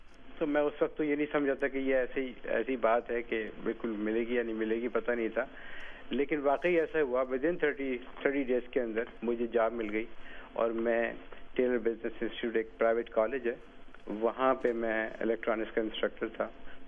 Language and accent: Urdu; Karachi, Sindh, Pakistan; also born or lived in Multan; میں پاکستان سے کراچی سے ہوں